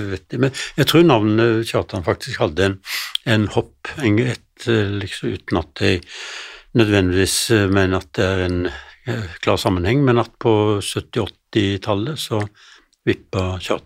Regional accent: Sauda, Rogaland, Norway; minnte meg om oppveksten i Sauda

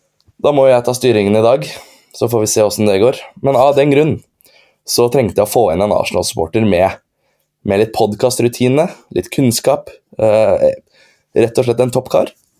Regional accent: Tjøme, Vestfold, Norway; Jeg er jo fra Tjøme

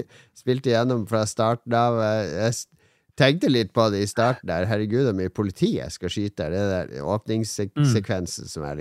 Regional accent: Båtsfjord, Finnmark, Norway; also born or lived in Oslo; Jeg er fra Båtsfjorden. Så jeg bodde i Oslo i 30 år da.

